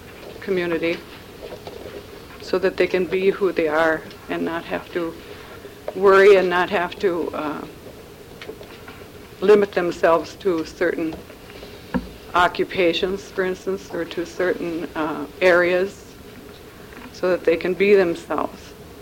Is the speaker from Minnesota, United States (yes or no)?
yes; Rochert, Minnesota, United States; I'm from Rochert, Minnesota.